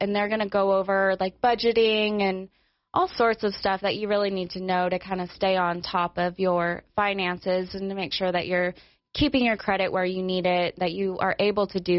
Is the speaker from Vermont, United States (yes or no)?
no; Cody, Wyoming, United States; I'm from Cody, so we came back to Wyoming and really just trying to make a better life and a safer life for my kids.